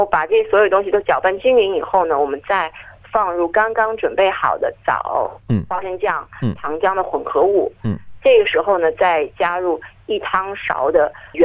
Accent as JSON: {"language": "Chinese", "country": "China", "said": "我们中国人"}